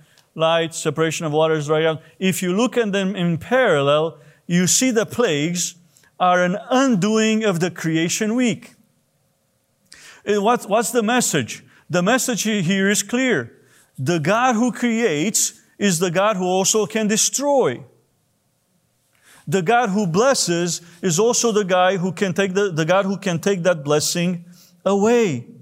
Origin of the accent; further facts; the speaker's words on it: Romania; I grew up in Romania when Romania was under communism